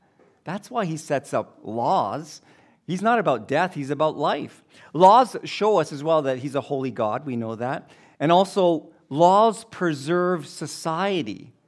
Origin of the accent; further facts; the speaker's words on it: Philippines; Some of you may not know, but I'm Filipino.